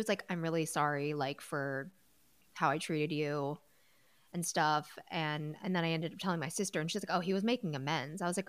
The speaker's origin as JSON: {"language": "English", "town": "Chicago", "region": "Illinois", "country": "United States", "tie": "born or raised there", "said": "I grew up in Chicago. I went to a city school."}